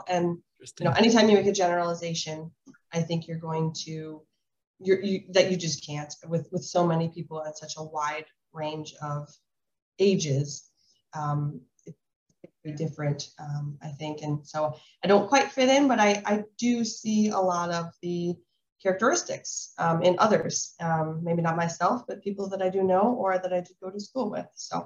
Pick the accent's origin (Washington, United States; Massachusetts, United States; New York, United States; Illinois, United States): Illinois, United States; moved away as an adult; I'm originally from Illinois. Moved out to work with Tom and his company when I graduated college about 12 years ago.